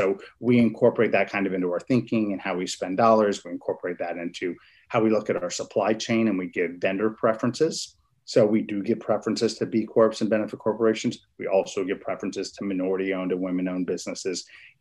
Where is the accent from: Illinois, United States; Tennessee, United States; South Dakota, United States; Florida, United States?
Florida, United States; Miami; I grew up in Miami. And so I remember what Miami was kind of as a child.